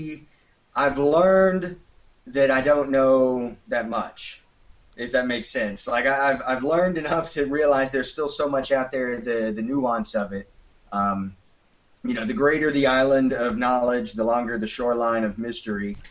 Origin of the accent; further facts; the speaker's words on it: Dallas, Texas, United States; I'm from Dallas, Texas.